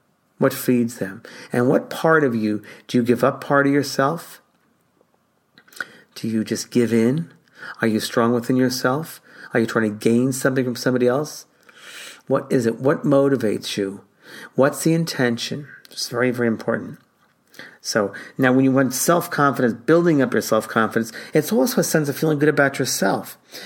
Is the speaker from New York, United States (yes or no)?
yes; New York, United States; And also I'm from New York originally, so it's a very fast energy that I'm dealing with a lot.